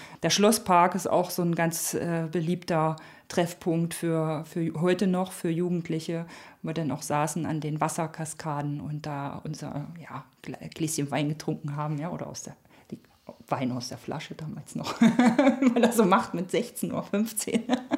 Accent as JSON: {"language": "German", "town": "Ballenstedt", "region": "Saxony-Anhalt", "country": "Germany", "tie": "born or raised there", "said": "war eigentlich irgendwie jedes Wochenende dann halt zu Hause. Also nicht zu Hause bei den Eltern, sondern halt hier in Ballenstedt"}